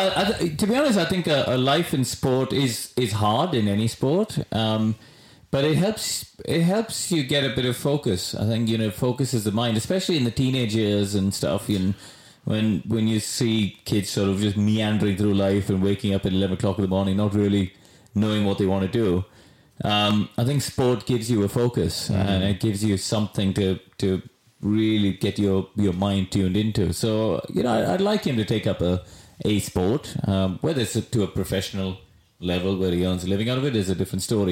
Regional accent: Chennai, Tamil Nadu, India; now in United Kingdom; I came from Madras, a city of 11 million people.

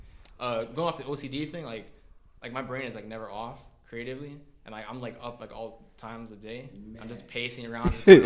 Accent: New York, United States; I'm a New Yorker.

